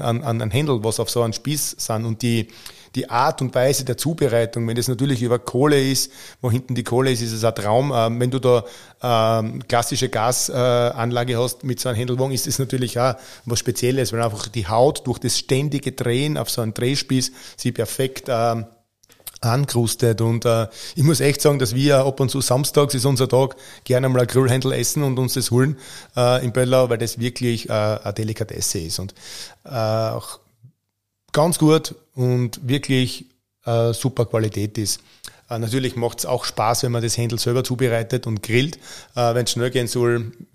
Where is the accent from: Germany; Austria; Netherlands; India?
Austria; Styria; wie ein Greiner Würstel bei uns in der Steiermark